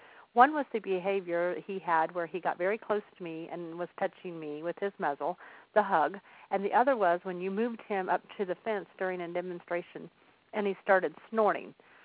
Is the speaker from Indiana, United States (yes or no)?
yes; Shirley, Indiana, United States; I'm your host … I'm from Shirley, Indiana.